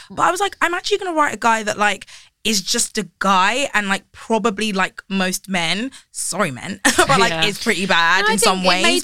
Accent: Croydon, London, United Kingdom; I'm from Croydon and everyone is black in Croydon.

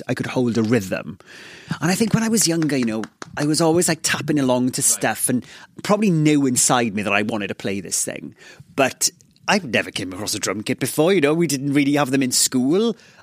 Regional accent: Ammanford, Wales, United Kingdom; I grew up in Ammanford, this place in southwest Wales, which is like an ex-mining town.

